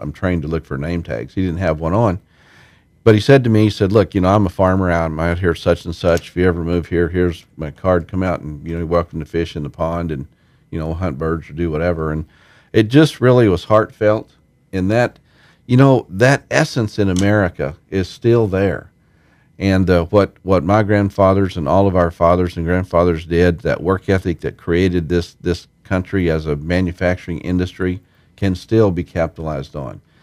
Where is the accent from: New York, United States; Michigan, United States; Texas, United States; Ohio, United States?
Texas, United States; also born or lived in California; being I was raised in Texas originally on a cattle ranch. I spent 10 years active duty in the Air Force, but recently from California.